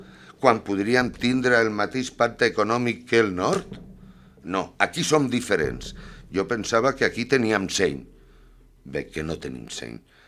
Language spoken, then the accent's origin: Catalan; L'Hospitalet de Llobregat, Catalonia, Spain; born there; i sóc català, I sóc nascut a Hospitalet de Llobregat i tota la meva família és catalana.